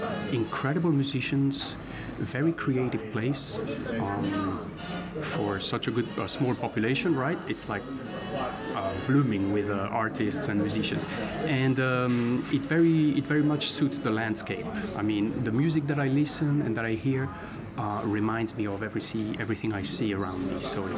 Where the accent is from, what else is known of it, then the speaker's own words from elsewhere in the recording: Spain; born there; first language Spanish; English is a second language; I was born in Spain, so that was my mother tongue. Then I'm part French, and also, you know, I have a bit of French in me